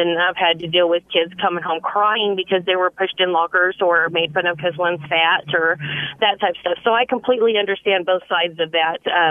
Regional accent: Clovis, New Mexico, United States; and we grew up in New Mexico in Clovis

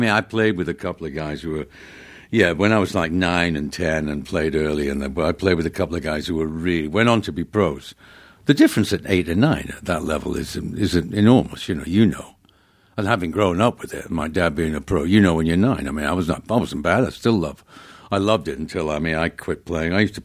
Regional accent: Manchester, North West England, United Kingdom; I grew up in Manchester, mm-hmm. England. Stretford, the home of Manchester United

